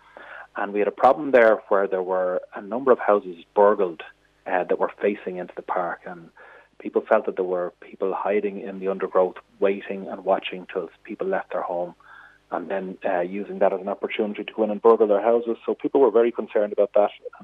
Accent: Dublin, County Dublin, Ireland; I grew up on Lorcan Park, which is, you know, 3 or 4 minute walk from the playground.

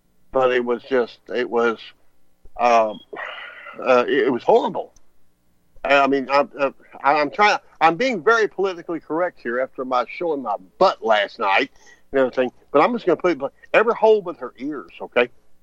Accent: Austin, Texas, United States; If you're from Austin, and I'm from Austin, that's Austin, Austin, and V's from Austin

